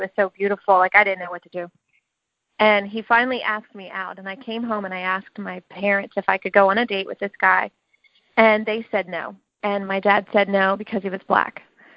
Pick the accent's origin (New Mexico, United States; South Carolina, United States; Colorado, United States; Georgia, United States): South Carolina, United States; I grew up in South Carolina, which is very, at the time, so this was at the time, it was very, very racially diverse.